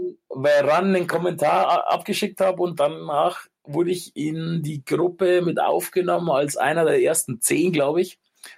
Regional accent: Ingolstadt, Bavaria, Germany; Ich komme aus Ingolstadt.

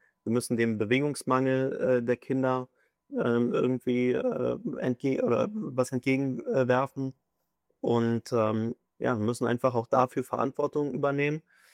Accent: Berlin, Germany; Ja, ich komme aus Berlin

